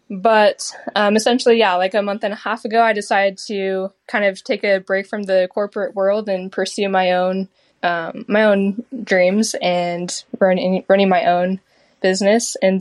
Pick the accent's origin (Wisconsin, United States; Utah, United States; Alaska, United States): Utah, United States; So like I mentioned, I grew up in Utah, spent a lot of time outdoors.